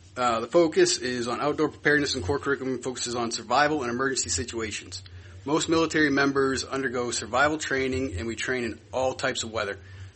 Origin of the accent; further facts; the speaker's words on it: Garland, Maine, United States; I am from Garland. I am a Iraq War veteran, and I am also a Maine hunter.